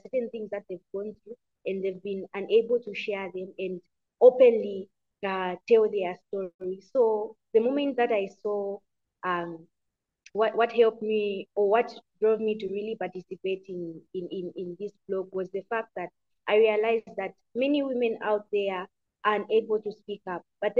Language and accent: English; Lusaka, Lusaka Province, Zambia; also born or lived in Mansa / Ndola; I grew up in a little bit of Mansa, a little bit of Ndola, and more of Lusaka.